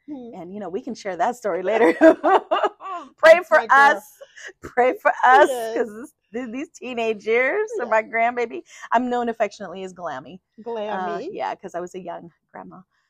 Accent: Nebraska, United States; I am a Midwesterner. I'm from Nebraska, born and raised. And God has transplanted me to the desert.

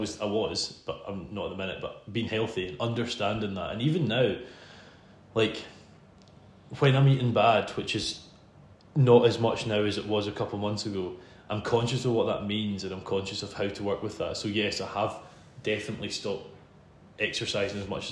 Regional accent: Isle of Arran, Scotland, United Kingdom; I'm from the Isle of Arran, not the one that's famous for wool, the one that's famous for whiskey. whiskey and tourism.

